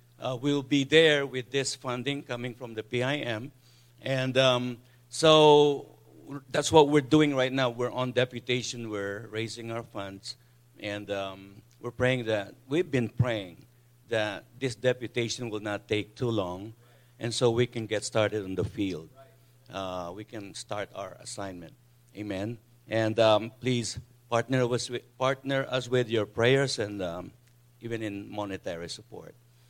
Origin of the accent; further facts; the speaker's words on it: Philippines; English is a second language; And so as a Filipino missionary, we're just one piece of that big picture.